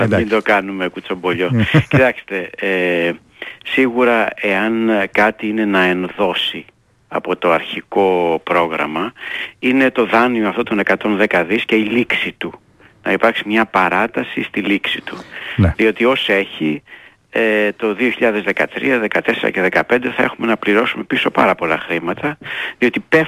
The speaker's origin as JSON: {"language": "Greek", "country": "Greece", "said": "ούτε νομίζω μας συμφέρει εμάς ως Έλληνες να ανακοινούμε αυτή την κουβέντα"}